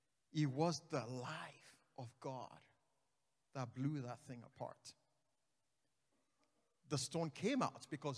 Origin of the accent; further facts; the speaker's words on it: Nigeria; I grew up in Nigeria.